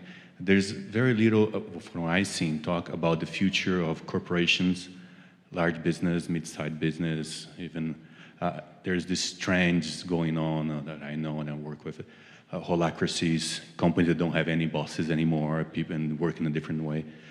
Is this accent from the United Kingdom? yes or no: no; Brazil; English is a second language; I'm from Brazil.